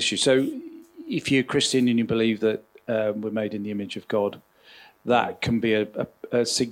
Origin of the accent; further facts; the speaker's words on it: Wales, United Kingdom; now in England; from Yorkshire. Originally from South Wales.